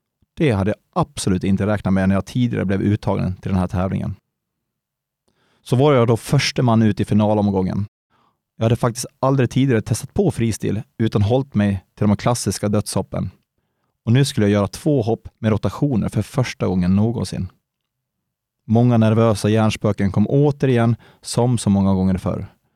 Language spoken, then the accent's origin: Swedish; Sollerön, Dalarna County, Sweden; under vinterhalvåren hemma på Sollerön